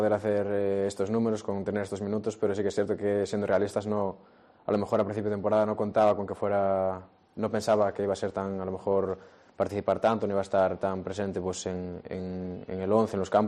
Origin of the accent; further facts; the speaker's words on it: Galicia, Spain; sobre todo los que somos gallegos, los que somos de aquí